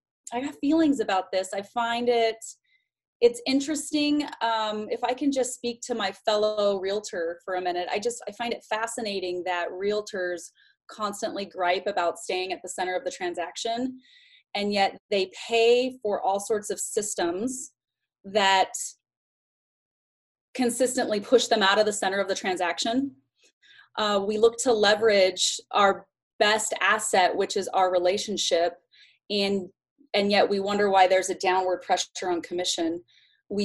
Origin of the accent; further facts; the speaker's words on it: Las Vegas, Nevada, United States; So been selling real estate, born and raised in Vegas. That's where I've built my career.